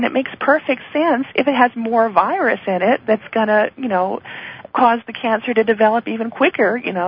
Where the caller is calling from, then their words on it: Seattle, Washington, United States; I'm calling from the Seattle area.